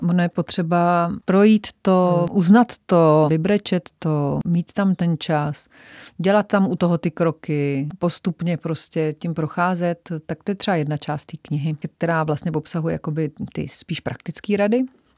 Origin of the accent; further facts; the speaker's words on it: Líbeznice, Central Bohemian Region, Czechia; Já jsem z Líbeznic, kde jsem prostě byla dokonce i v zastupitelstvu 3 volebním období, takže střední Čechy fakt miluju.